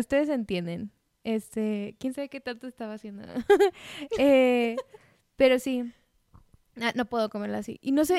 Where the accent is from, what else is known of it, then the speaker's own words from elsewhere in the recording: Veracruz, Mexico; Y yo soy de Veracruz, pero nunca en mi vida había